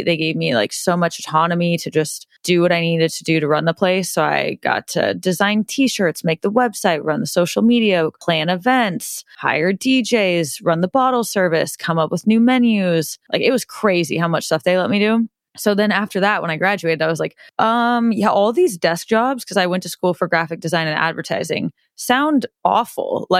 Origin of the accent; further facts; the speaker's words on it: Nebraska, United States; also born or lived in Kansas; I was born in Kansas. I've been living in Nebraska basically my whole life. Both my parents still live in Nebraska.